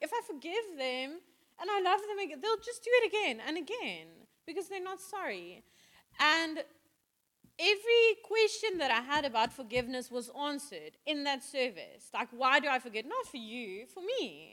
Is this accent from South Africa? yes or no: yes; Free State, South Africa; I'm also from the Free State. So when I think of my field, I think mealies, right?